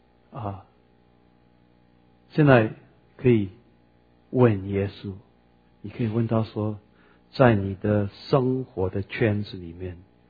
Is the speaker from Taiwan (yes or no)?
yes; Taiwan; 这个我们台湾话说惊讶后啊，